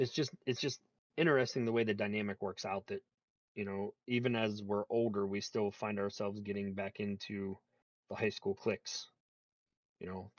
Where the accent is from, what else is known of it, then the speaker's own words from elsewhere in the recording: Dillonvale, Ohio, United States; Yeah, so I am in my hometown. It's a very small town called Dillonvale, Ohio.